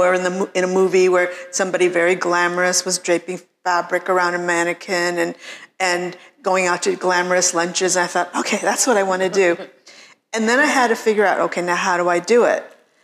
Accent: Detroit, Michigan, United States; growing up in Detroit, it's so far from London, which was happening, New York.

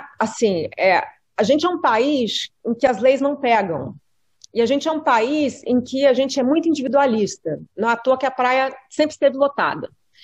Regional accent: Brazil; moved away; Eu sou brasileira, cara. Não é porque eu saí daqui que eu voto no Brasil, eu pago imposto no Brasil ainda, meu domicílio fiscal é o Brasil

